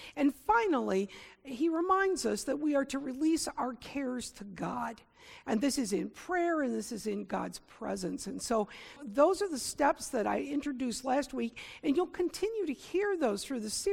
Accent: Michigan, United States; Now, for me, I grew up in Michigan's Thumb. It was a rural area. I lived in a resort town. But I'll tell you that in that resort town, people of color did not come.

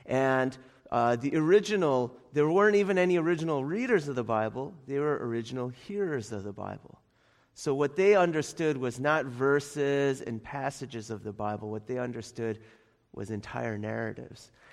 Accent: New York City, New York, United States; moved away; Growing up in New York City, you didn't need a car. And it was only after we moved out of the city that I needed some form of transportation

